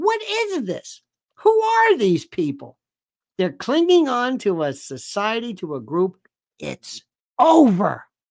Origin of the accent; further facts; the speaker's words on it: Tampa, Florida, United States; I'm from Florida originally and from the Tampa area. They call it Tampa Bay.